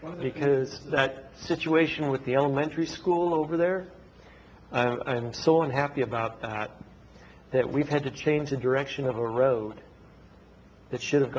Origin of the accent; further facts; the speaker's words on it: Bellingham, Washington, United States; I grew up in Bellingham at a school that was right downtown in Bellingham.